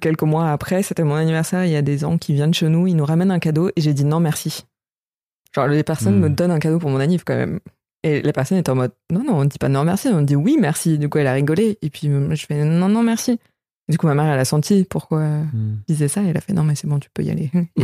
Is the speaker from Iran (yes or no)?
no; India; accent: Indian; French is a second language; now in France; j'ai perdu mon accent indien depuis longtemps en français aussi.